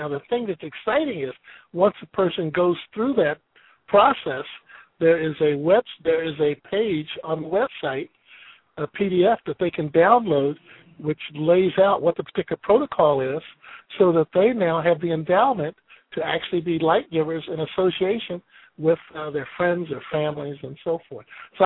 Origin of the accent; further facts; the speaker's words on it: Missouri, United States; Of course, I'm from Missouri originally.